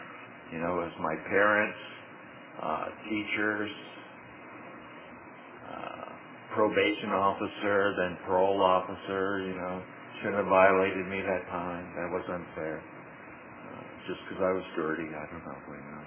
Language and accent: English; California, United States; I had wanted it before, and I'm from the Bay Area, you know.